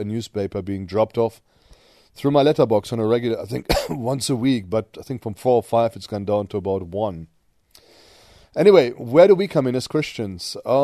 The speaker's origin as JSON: {"language": "English", "region": "North Rhine-Westphalia", "country": "Germany", "tie": "born or raised there", "said": "I went to a concentration camp in Germany, near my hometown, a place called Wewelsburg."}